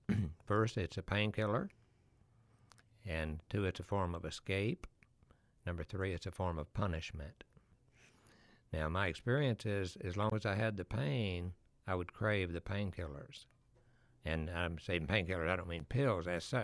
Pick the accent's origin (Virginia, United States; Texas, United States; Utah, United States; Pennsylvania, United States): Texas, United States; I'm saying if you grew up in where I grew up in Texas and what they were teaching